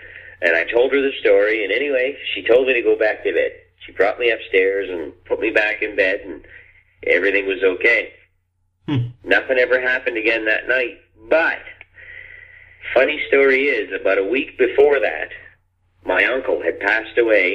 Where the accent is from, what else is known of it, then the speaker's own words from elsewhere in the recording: Grand Falls, New Brunswick, Canada; I'm originally from Grand Falls, New Brunswick.